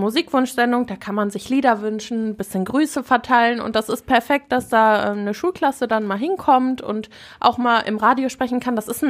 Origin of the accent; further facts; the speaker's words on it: Herne, North Rhine-Westphalia, Germany; Wir kommen nicht ursprünglich aus Essen, wir kommen aus Herne ursprünglich.